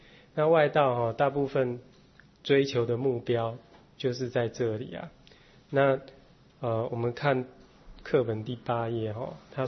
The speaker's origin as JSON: {"language": "Chinese", "country": "China", "said": "尤其是我们中国人哈，祭祀是我们中华民族啦，可以说五千年来的传统"}